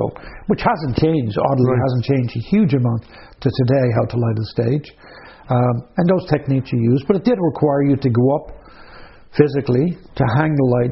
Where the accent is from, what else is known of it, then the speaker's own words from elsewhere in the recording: Dublin, Leinster, Ireland; I grew up in Dublin.